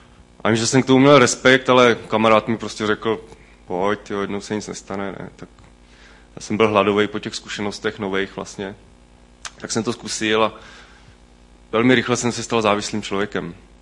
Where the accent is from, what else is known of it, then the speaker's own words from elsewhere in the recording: Jaroměřice nad Rokytnou, Vysočina Region, Czechia; je mi 34 let a jsem původem z Jaroměřic nad Rokytnou u Třebíče.